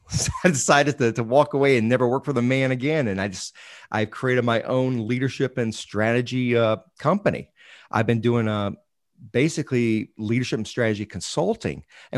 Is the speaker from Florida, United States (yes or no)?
yes; Florida, United States; meaning I was from Florida, so I got in-state tuition and I went to National Guard training.